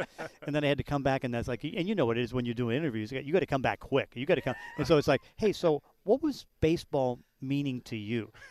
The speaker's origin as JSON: {"language": "English", "town": "Pittsburgh", "region": "Pennsylvania", "country": "United States", "tie": "born or raised there", "said": "Second biggest, because I grew up in Pittsburgh, and my favorite baseball player was Roberto Clemente."}